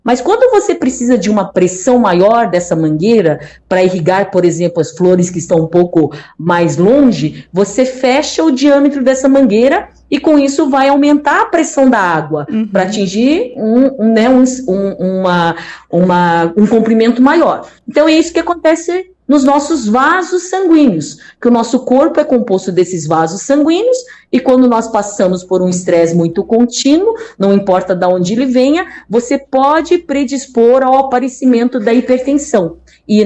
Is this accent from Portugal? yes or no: no; Taiwan; Portuguese is a second language; Na verdade, eu sou chinesa de Taiwan